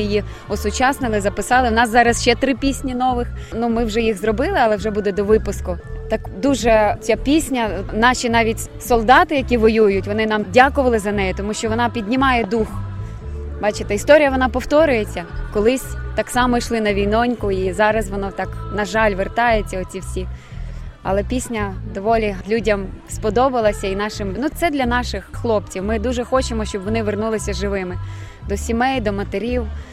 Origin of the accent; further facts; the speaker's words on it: Polesia, Ukraine; ну от я з Полісся, є в нас ще жінки, пам'ятають